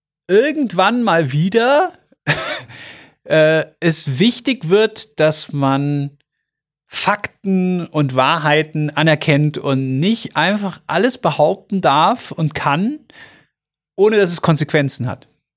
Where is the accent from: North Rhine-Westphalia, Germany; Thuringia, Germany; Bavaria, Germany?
Bavaria, Germany; Augsburg; man als Augsburger